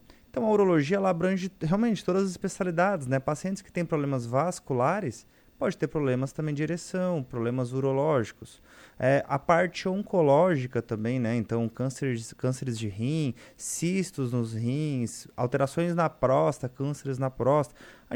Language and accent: Portuguese; Araranguá, Santa Catarina, Brazil; also born or lived in Criciúma; Eu sou de Criciúma, mas a vida inteira morei em Araranguá. Uhum. Minha vida foi feita em Araranguá, estudei em Araranguá